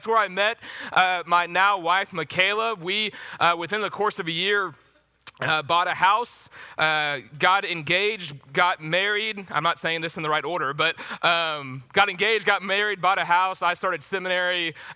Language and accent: English; Spring, Texas, United States; I grew up in Spring, Texas, just north of Houston.